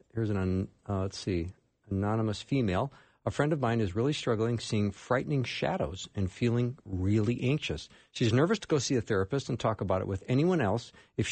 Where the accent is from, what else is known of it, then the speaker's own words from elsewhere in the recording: Edina, Minnesota, United States; You know, I grew up in Edina